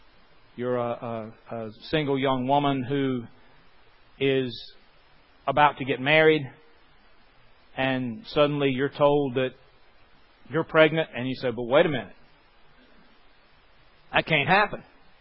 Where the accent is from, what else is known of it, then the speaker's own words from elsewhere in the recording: Southern United States, United States; growing up in the South in the 50s and early 60s, you had all these questions.